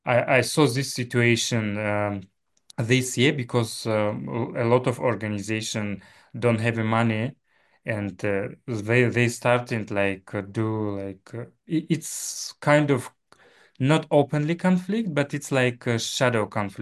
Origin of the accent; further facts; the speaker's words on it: Tajikistan; I'm from Tajikistan.